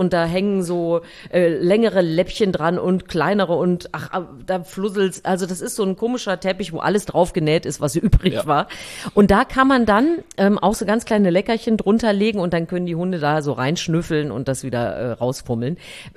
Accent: Thuringia, Germany; ich komme ja eigentlich aus Thüringen

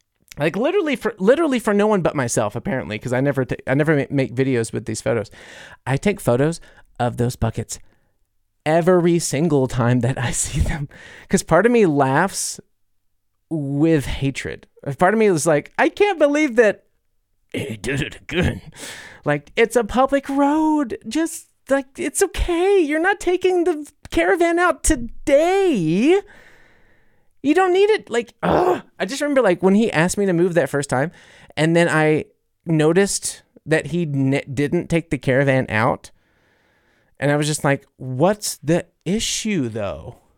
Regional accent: New Orleans, Louisiana, United States; And I'm also coming from New Orleans, I'm like, they're going to kill us, you know?

